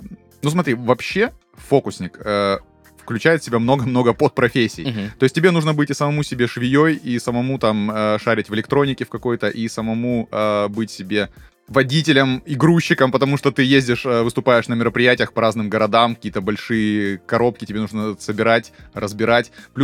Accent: Khabarovsk, Khabarovsk Krai, Russia; moved away as an adult; now in Krasnodar, Russia; Я вообще сам... из Хабаровска. То есть я родился в Хабаровске, жил в это время там. То есть сейчас я перебрался в Краснодар уже больше 10 лет.

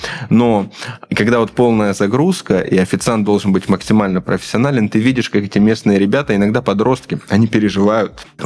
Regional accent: Krasnodar Krai, Russia; Я, допустим, родился на Кубани уже, да, и прожил там много лет. На Кубани душно.

